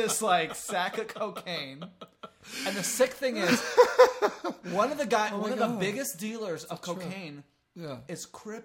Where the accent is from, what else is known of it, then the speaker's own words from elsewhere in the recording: Puerto Rico; now in United States; I'm not from Cuba, though. Oh. I'm from Puerto Rico